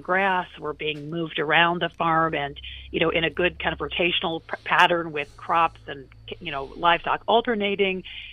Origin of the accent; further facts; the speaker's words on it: Kalamazoo, Michigan, United States; And then I heard a speech by Bobby Kennedy Jr., actually, in my hometown, Kalamazoo, Michigan.